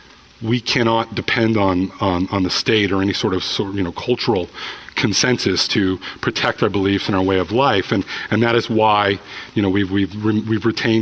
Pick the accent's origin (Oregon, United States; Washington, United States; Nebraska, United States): Oregon, United States; I grew up in Oregon.